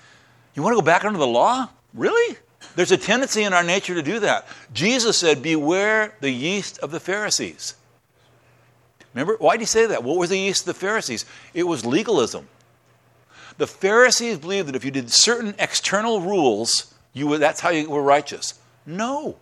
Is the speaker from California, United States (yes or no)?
no; San Antonio, Texas, United States; born there; I was born in San Antonio, Texas